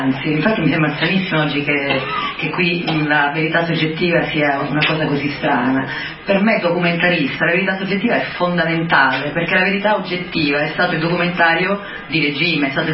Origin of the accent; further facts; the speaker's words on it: Catania, Sicily, Italy; io sono pure di Catania